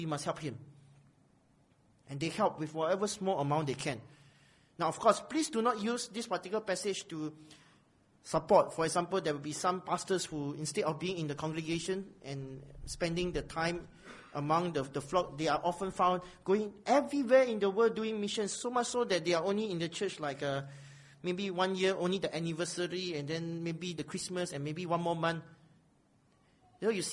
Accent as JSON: {"language": "English", "country": "Singapore", "said": "Especially we come from Singapore."}